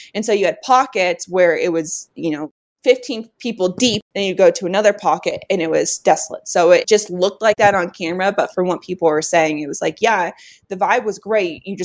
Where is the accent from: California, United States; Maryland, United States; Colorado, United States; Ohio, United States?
Colorado, United States; I grew up in Colorado.